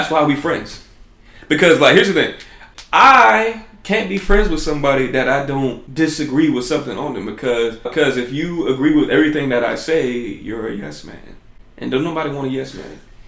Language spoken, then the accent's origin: English; the South, United States; accent: down south; Forgive my down south accent.